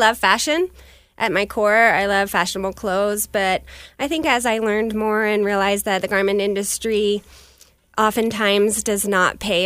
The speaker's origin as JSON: {"language": "English", "region": "Colorado", "country": "United States", "tie": "born or raised there", "said": "I own Frehla Boutique. I grew up in the Pikes Peak region. I've raised my two boys here."}